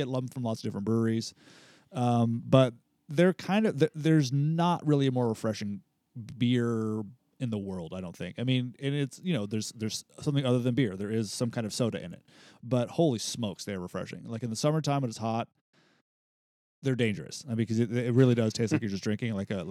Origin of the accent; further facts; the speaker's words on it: San Luis Obispo, California, United States; because I grew up in the San Luis Obispo area